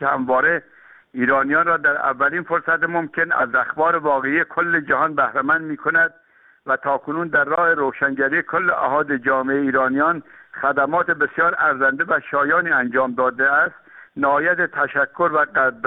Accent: Iran; بنده به عنوان یک ایرانی بر حسب وظیفه سال نو را به کلیه ایرانیان

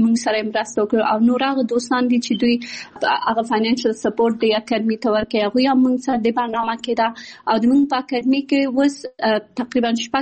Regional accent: Kabul, Afghanistan; born there; also born or lived in Pakistan; زه په کابل کې زیږیدلې یم او خپل ابتدایي تعلیمات مې په پاکستان کې کړی او بیا ثانوي او بیرته پوهنتون مې په کابل کې ویلی ده.

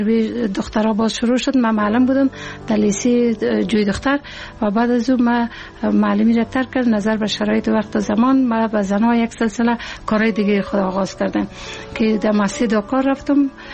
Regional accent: Ghorband, Parwan, Afghanistan; also born or lived in Kabul; که ما در 56 سال قبل در یک فامیلی روشن فکر به دنیا آمدیم و مکتب دوره ابتدایی را در غربند اتمام رساندیم و دوره لیسه را در لیسه شدرانی شهر کابل تمام کردیم.

